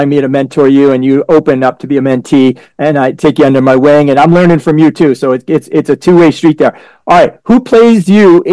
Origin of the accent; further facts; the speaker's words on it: Framingham, Massachusetts, United States; I'm from Framingham, Mass.